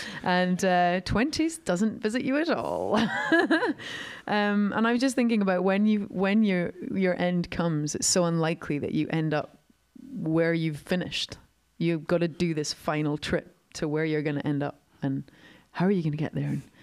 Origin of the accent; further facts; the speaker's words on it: London, United Kingdom; And it's funny being a Londoner, because it's so fast-paced.